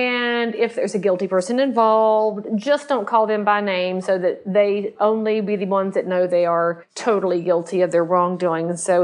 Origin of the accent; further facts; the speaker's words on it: North Carolina, United States; She's located in my home state of North Carolina, just a short 2.5 hours north of me.